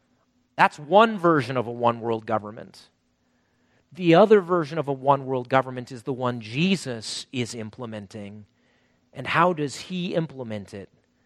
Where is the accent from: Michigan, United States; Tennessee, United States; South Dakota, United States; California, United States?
South Dakota, United States; Okay, I grew up in South Dakota. My uncle worked on a sheep farm or sheep ranch.